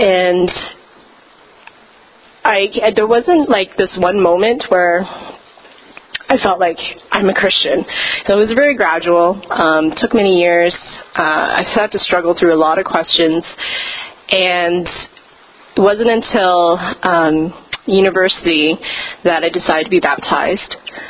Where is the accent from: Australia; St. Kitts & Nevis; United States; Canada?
Canada; Edmonton, Alberta; I didn't grow up in a Christian household. I grew up in Edmonton, born and raised there, so I'm a prairie girl, but I also in a, you know, typical immigrant Chinese family.